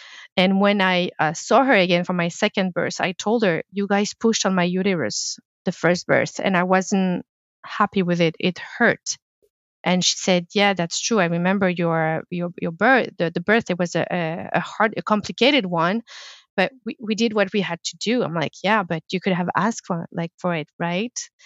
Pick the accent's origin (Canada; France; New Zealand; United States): France; And France, I mean, I come from France and I've always thought that we were in a good place in France.